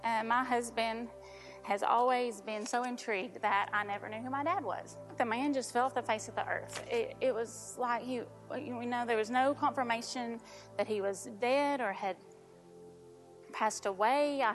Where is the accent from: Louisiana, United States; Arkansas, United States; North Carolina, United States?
North Carolina, United States; also born or lived in California; I was born in California, and when I was about 3 years old, my mom and dad got divorced, and my mom moved her and I from California across the United States all the way to North Carolina.